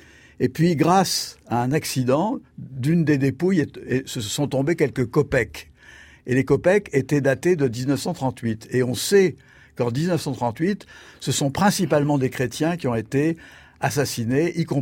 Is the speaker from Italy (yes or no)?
no; France; Je suis né en 1944. Donc, j'ai eu ma vie d'adolescent, etc., dans les années 60 et 70, où la pensée dominante chez nous, en France